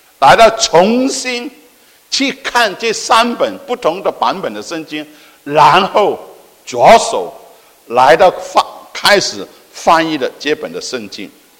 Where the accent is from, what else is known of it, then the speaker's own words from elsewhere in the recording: China; 方便他们在向我们中国人来传福音的时候，我们中国人能够理解